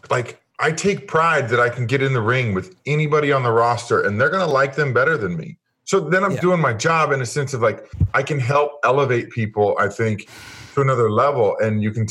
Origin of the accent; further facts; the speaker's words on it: Kansas City, Missouri, United States; Yeah, I mean, well, I grew up in Kansas City, and my dad was a huge fan.